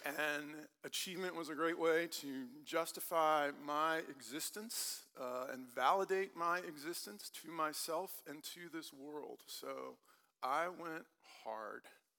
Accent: La Paz, Bolivia; also born or lived in Peru / Washington, D.C. area, United States; I spent 4 years growing up in La Paz, Bolivia, and 3 years growing up in Peru. Before that, I was in the D.C. area, and then after that, my family was back in the D.C. area

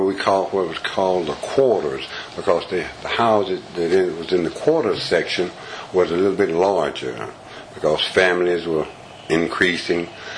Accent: Diboll, Texas, United States; born there; I was born in Dieball, Texas, in the old Red Town section.

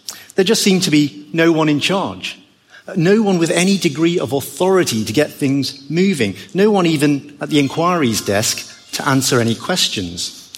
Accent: United Kingdom; as a British tourist, I discover that not everyone follows our hallowed tradition of forming an orderly queue

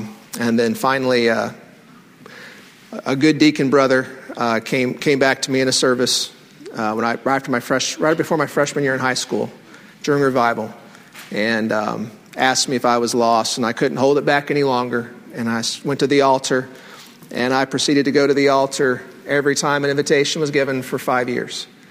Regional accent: Indiana, United States; I was born and raised in Indiana. … is an ordained minister and pastored and preached in various places, and so I was a PK and growing up in church all my life.

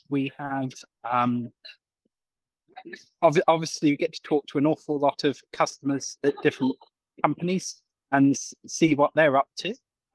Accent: Exmouth, South West England, United Kingdom; So I grew up in Exmouth in Devon, in the southwest of the UK, by the sea.

